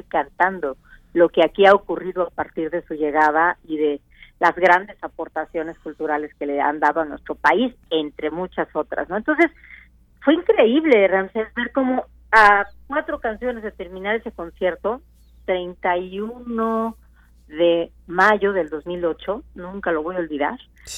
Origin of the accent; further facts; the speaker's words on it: Oaxaca, Mexico; Pues en esas está mi tierra, ahí dilucidando a ver qué va a pasar.